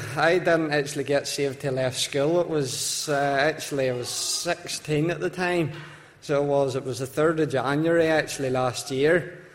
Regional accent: Ballymena, Northern Ireland, United Kingdom; But as I said, I come from Ballymena.

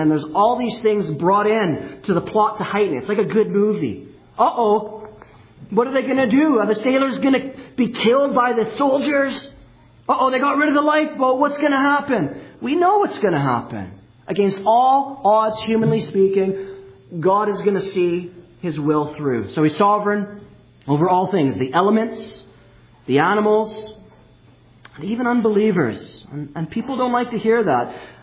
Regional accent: Manitoba, Canada; when I was a kid, growing up in Manitoba, we'd go to Grand Beach.

